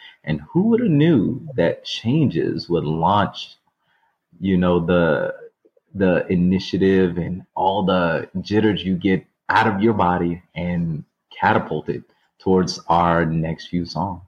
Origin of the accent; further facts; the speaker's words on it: Pompano Beach, Florida, United States; Well, I'm actually from Pompano Beach, Florida, and music has always, you know, been in my ears.